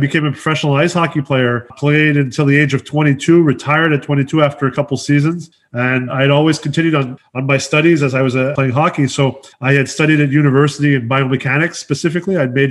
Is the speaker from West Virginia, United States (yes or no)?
no; Los Angeles, California, United States; also born or lived in Quebec, Canada; So born in Quebec, and then right away, as soon as I was born, we moved to Los Angeles in California because my dad was a traveling blues musician and my mom was a theater actress. So essentially grew up in L.A. After the big 94 earthquake, we left L.A., came back to Canada